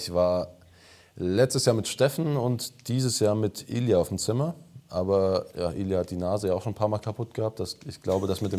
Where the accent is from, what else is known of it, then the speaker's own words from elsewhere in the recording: Odenwald, Germany; Ja, bei uns im Odenwald sagt man petzen, was hier sagt man zwicken.